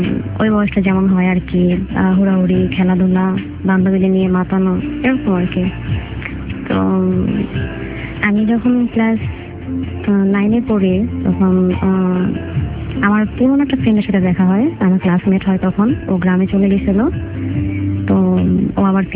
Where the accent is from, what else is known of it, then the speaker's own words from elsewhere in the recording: Dhaka, Dhaka Division, Bangladesh; born there; আমার জন্ম ঢাকা।